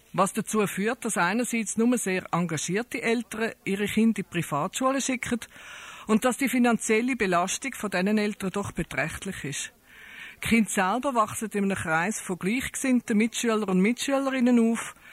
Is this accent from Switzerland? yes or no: yes; Switzerland; Zwar sind wir Schweizer immer wieder stolz auf unsere Aufgeschlossenheit, auf unsere Fortschrittlichkeit fast auf allen Gebieten